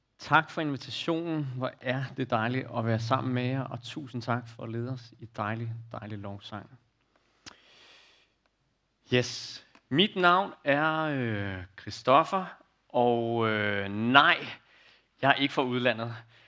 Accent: Copenhagen, Capital Region of Denmark, Denmark; accent: Copenhagen; Jeg er fra København.

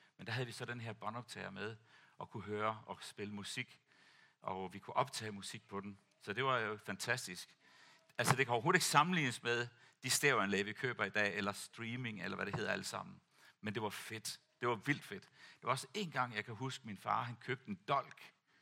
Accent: Tanzania; senere hen, da jeg voksede op i Tanzania, der kan jeg huske, når vi holdt jul, så var det for det første varmt.

